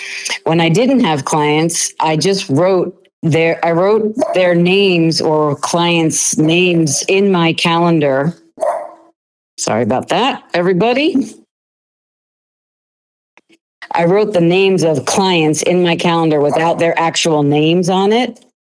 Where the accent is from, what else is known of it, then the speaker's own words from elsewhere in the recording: Garden City, New York, United States; I grew up in New York, right down from a train station. I spent a lot of time in the city, Garden City, New York, Long Island.